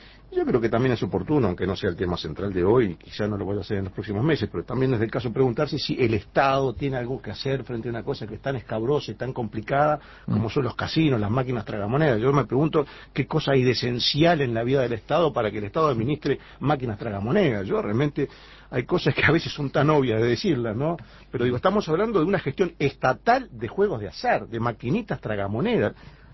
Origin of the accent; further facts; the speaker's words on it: Uruguay; yo como uruguayo me siento afectado.